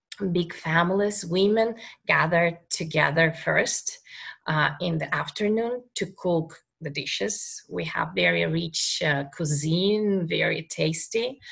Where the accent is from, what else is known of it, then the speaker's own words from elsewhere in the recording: Baku, Azerbaijan; So I grew up in Baku. That's the capital of Azerbaijan. It's a country between Russia, Iran, and Turkey.